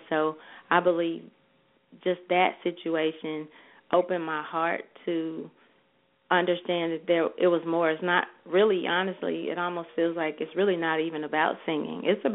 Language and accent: English; Los Angeles, California, United States; Well, honestly, I'm from Los Angeles, so maybe around the age 17 or 18, I started doing, like, demo work